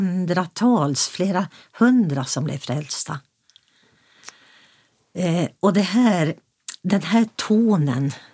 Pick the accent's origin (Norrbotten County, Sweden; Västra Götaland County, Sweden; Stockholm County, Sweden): Norrbotten County, Sweden; Piteå; now in Örnsköldsvik, Sweden; Jag är uppvuxen i Pitebygden. Jag bor här i Örnsköldsvik med min man